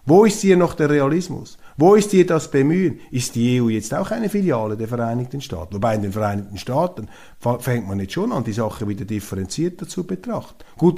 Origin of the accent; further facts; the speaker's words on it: Switzerland; Wissen Sie, als Schweizer hat man ein bisschen Probleme